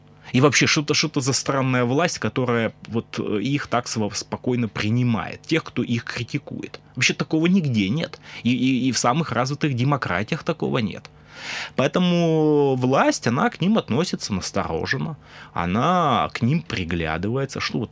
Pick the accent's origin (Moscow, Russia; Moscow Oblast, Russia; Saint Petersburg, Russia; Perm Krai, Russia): Perm Krai, Russia; я, как житель Пермского края, как пермяк, возбуждаюсь по поводу этого.